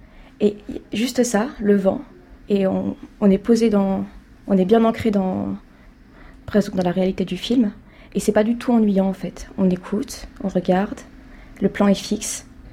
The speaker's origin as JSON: {"language": "French", "town": "Strasbourg", "region": "Grand Est", "country": "France", "said": "j'ai 19 ans, je viens de Strasbourg."}